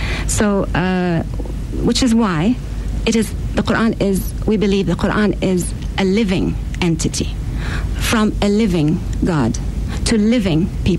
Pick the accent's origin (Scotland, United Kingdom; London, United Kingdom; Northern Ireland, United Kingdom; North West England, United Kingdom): London, United Kingdom; also born or lived in Germany / Spain; As a young child, I was traveling Germany, Spain. We began in London, so English was my first language.